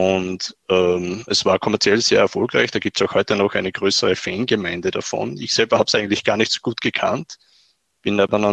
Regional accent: Linz, Upper Austria, Austria; Ich bin ein Österreicher, komme aus Linz oder aus der Nähe von Linz eigentlich. Es ist ungefähr zwischen Wien und Salzburg gelegen

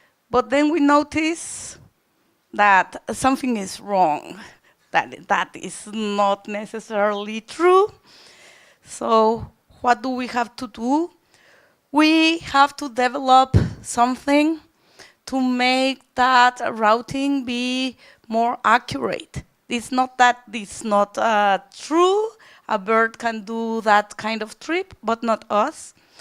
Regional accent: Mexico; I am from Mexico.

